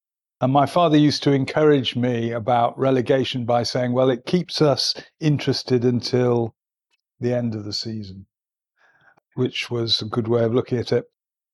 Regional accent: Manchester, North West England, United Kingdom; born there; I was born at home in Didsbury in South Manchester. I came from a lower middle class Jewish family.

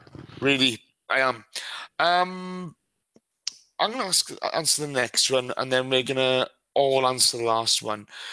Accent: Wales, United Kingdom; You know, as a Welshman, I look at the Gary Speed incident and I still can't believe it.

